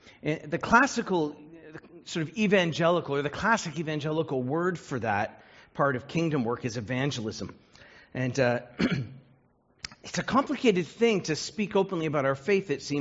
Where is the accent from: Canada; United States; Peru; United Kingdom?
Canada; As Canadian sort of conservative evangelicals, that's made all the more difficult by some who we ourselves would wish would be silent.